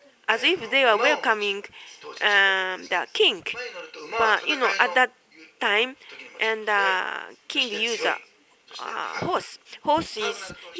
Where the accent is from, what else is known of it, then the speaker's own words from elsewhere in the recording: Osaka, Japan; English is a second language; I'm from Osaka, Kansai area